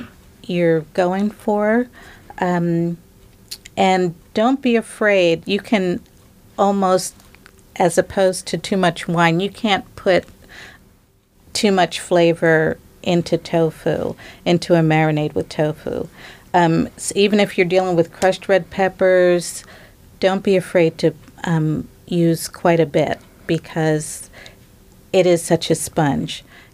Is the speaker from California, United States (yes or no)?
no; New Jersey, United States; you know, I'm from New Jersey. I like that New York style pizza.